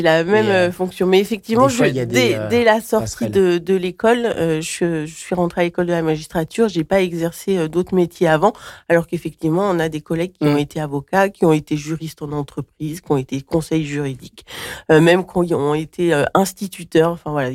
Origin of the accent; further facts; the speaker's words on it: Saint-Étienne, Auvergne-Rhône-Alpes, France; now in Creuse, France; J'ai grandi à Saint-Étienne, mais effectivement, une creusoise d'adoption depuis un certain nombre d'années.